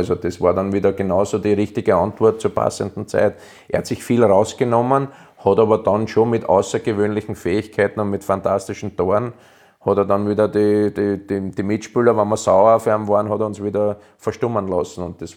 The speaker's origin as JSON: {"language": "German", "country": "Austria", "said": "weil eigentlich hätte ich Fußballer des Jahres werden müssen in Deutschland und das als Ösi."}